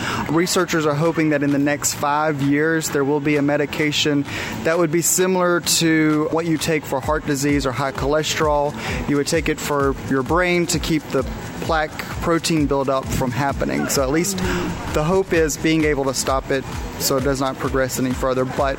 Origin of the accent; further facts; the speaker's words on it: Foxworth, Mississippi, United States; Originally from Foxworth, Mississippi, 4 hours south of here.